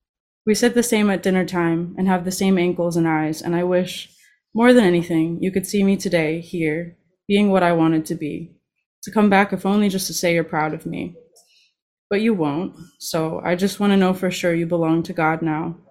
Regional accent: New Orleans, Louisiana, United States; also born or lived in Texas; Obviously, as Liz said, I'm from the American South, New Orleans originally, and then Texas.

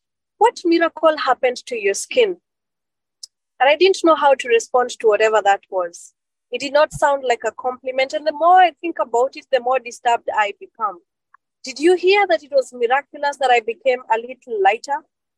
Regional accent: Kenya; first language Kikuyu; English is a second language; I speak three languages, by the way. I speak English, I speak Swahili, and I speak my mother tongue, which is Kikuyu.

